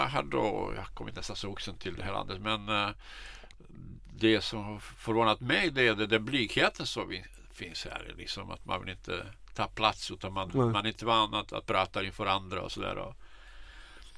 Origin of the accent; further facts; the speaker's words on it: Kosovo; det finns egentligen tre landslaget då som Kosovo och där vi kommer ifrån har Kosovo